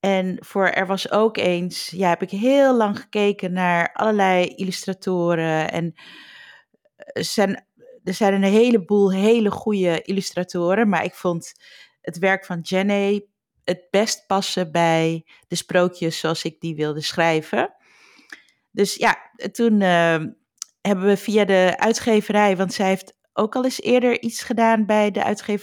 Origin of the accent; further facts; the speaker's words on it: Curaçao; born there; Ik ben op Curaçao geboren.